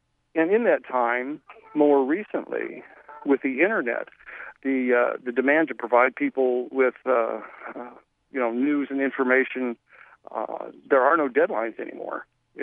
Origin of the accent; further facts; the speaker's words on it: Des Moines, Iowa, United States; Well, I grew up here in Des Moines and started at Channel 8 KRNT back then.